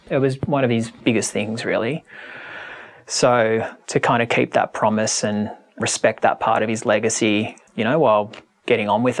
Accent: Australia; all those types of things that you love about being Australian, and that kind of emotional pull that the place has

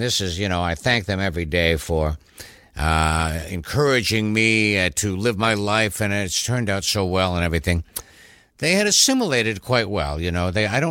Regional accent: Thunder Bay, Ontario, Canada; When I was a child, I was a child of about 12 years old, up in my hometown, Thunder Bay, Ontario, Canada. Not much entertainment up there, a town of 100,000. Not a bad size, but totally isolated and freezing cold on the North Shore of Lake Superior.

